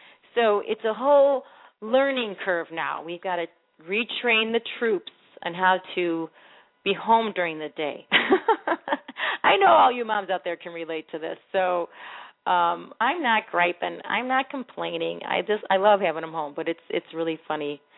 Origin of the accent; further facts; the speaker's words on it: Illinois, United States; I grew up on the Northwest Side, so I'm a loyal Cubs fan.